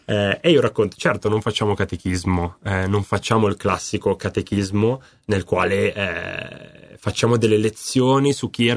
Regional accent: Lozza, Lombardy, Italy; Io sono originario di Lozza

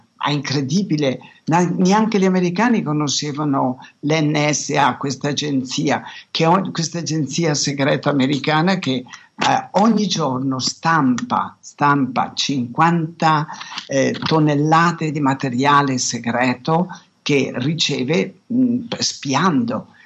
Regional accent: Naples, Campania, Italy; io lo chiamo o sistema come napoletano

